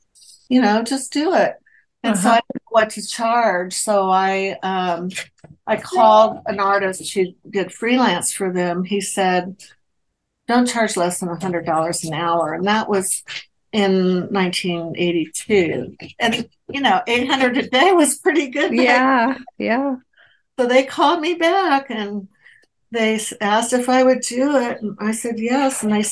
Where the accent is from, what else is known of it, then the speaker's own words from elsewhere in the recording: Kansas City, Missouri, United States; And so I moved into the house I grew up in Kansas City. It was in the inner city. It was on 12th and Hardesty. I was the fourth generation.